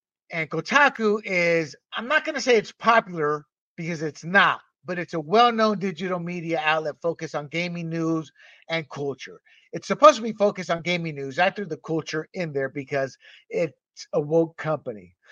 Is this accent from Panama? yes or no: yes; Panama; born or raised there